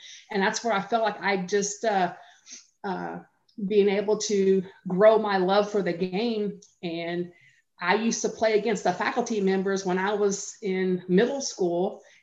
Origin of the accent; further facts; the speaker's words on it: Morehead, Kentucky, United States; So I just wanted to keep it there in my hometown. So I have a special place for Morehead.